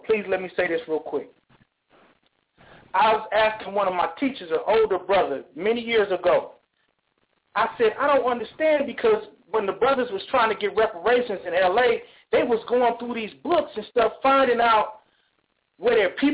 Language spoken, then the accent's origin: English; Inglewood, California, United States; now in St. Petersburg, United States; And like I said before, I'm from California. I'm from Inglewood. And I'm living in St. Petersburg now, but I'm from the home of the Clippers, you know.